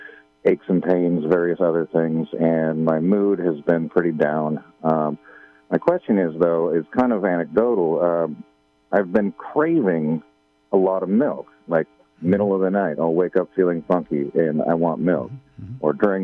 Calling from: Garberville, California, United States; Hey, I'm right here in Garberville

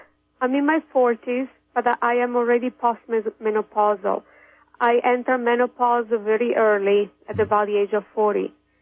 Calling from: Kansas, United States; accent: foreign; English is a second language; Hi, this is … from Kansas.

